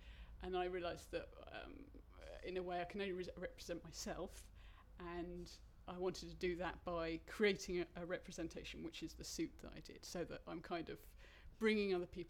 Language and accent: English; London, United Kingdom; My date of birth is the 3rd of January 1977 and I'm from London.